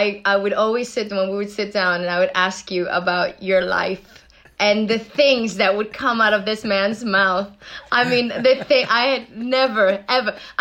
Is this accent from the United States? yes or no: no; Venezuela; And also, you know, growing up in Venezuela, you know, just a little casual world championship under my belt.